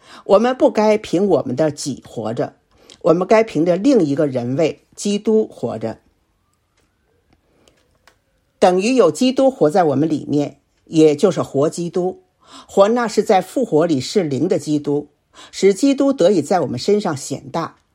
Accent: China; 我身为中国人，中文是我的母语。当我开始学英语的时候，我发现要熟悉英语的发音对我非常的难

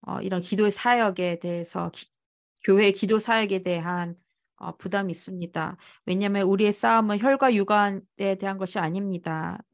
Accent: China; 제가 어렸을 때 공산당 중국에서 자랐을 때

